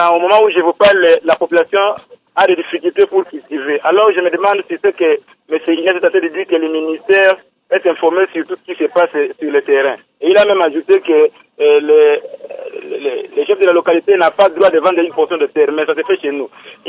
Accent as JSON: {"language": "French", "region": "Bandundu", "country": "DR Congo", "said": "je suis originaire du territoire de Goumou, toujours dans la province de Bandundu."}